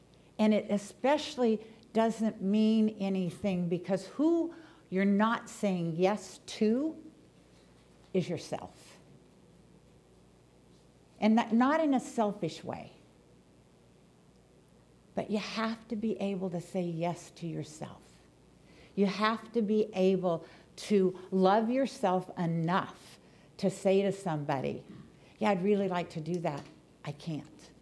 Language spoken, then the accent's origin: English; North Bend, Washington, United States; when I grew up in North Bend, Washington. There were 900 people that lived in North Bend, 30 miles east of Seattle